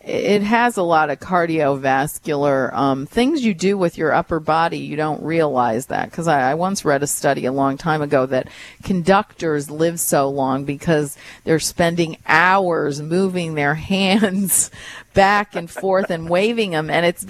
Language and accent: English; New York, United States; now in Baltimore, United States; when I first moved to Baltimore, like almost 20 years ago, and I was from New York originally.